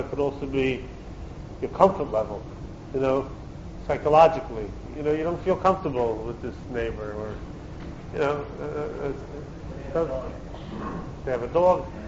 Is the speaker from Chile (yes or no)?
no; Brooklyn, New York, United States; I grew up in Brooklyn, so everyone has a private sukkah.